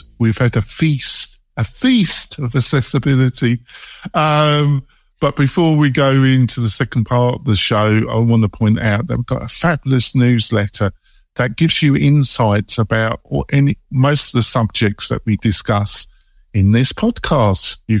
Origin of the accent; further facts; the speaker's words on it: London, United Kingdom; now in United States; I'm English. But I've been living in America for 20 years. But if you're brought up in London, it's great for about.